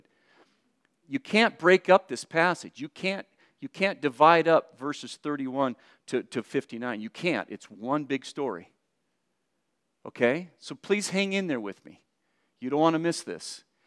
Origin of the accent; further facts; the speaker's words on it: Ireland; I'm Irish. I think we're like that too, Irish people, right?